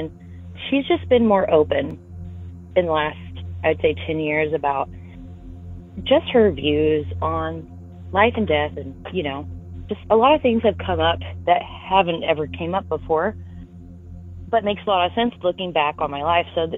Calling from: Kansas, United States; I'm from Kansas, Southeast Kansas, actually.

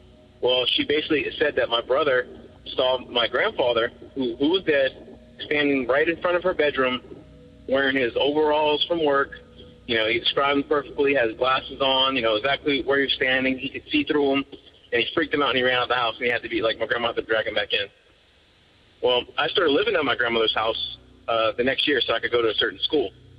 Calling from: Lafayette, Louisiana, United States; I'm calling from Lafayette, Louisiana, and I had a ghost story for you that actually happened to me when I was about 16 years old.

